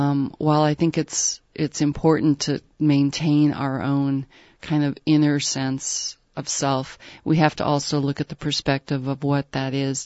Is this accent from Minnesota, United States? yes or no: yes; Minnesota, United States; moved away; Because I grew up in Minnesota, I was used to seeing water everywhere. And when I moved away, that was the one thing that I kept missing.